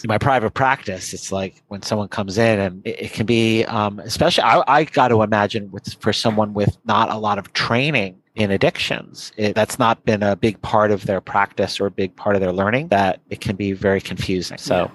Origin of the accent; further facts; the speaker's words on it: New York, United States; I'm from New York, so sometimes expletives creep